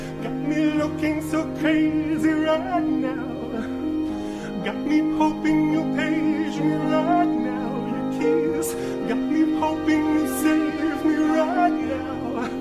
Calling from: Chicago, Illinois, United States; I'm calling from Chicago, Illinois.

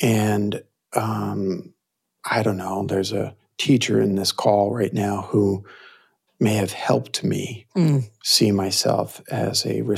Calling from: Longmont, Colorado, United States; I'm recording from my home in Longmont, Colorado. As you know, we live on a 40-acre farm with three horses and two cats and many owls.

